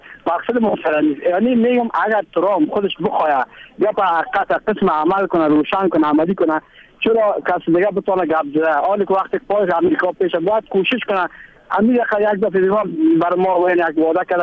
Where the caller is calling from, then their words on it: Mazar-i-Sharif, Balkh, Afghanistan; از مزار شریف آمدیم